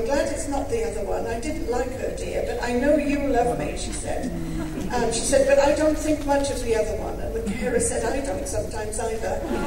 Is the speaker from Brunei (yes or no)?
no; Wales, United Kingdom; because I'm Welsh and I don't have that kind of cut glass accent.